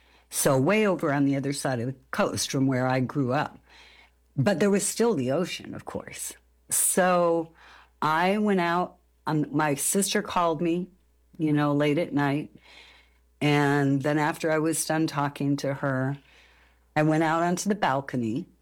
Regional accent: San Diego, California, United States; Oh, you know, I grew up in San Diego and behind us was a canyon.

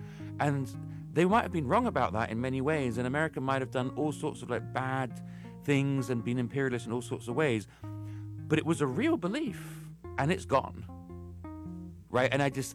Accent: United States; accent: American; I'm sorry for my American accent, but, like, we got to get our money back somehow.

